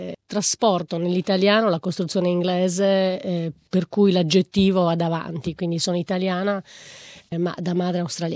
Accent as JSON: {"language": "Italian", "town": "Cagliari", "region": "Sardinia", "country": "Italy", "tie": "born or raised there", "said": "In realtà io sono cresciuta trilingue, perché essendo sarda mio padre parlava l'italiano perfettamente, però siamo cresciuti a Cagliari, ma lui e la sua famiglia erano originari di Ozieri, che è a 200 chilometri nel nord, una cittadina tra Alghero e Olbia, e lì si parla logudorese"}